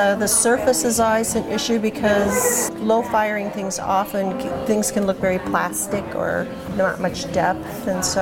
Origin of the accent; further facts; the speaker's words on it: Michigan, United States; moved away as an adult; now in Des Moines, United States; And but I've lived over 30 years in Iowa, in the Des Moines area. I went to college in Iowa and then started teaching in Des Moines. But I grew up in Michigan, in a small farming community, a lot like.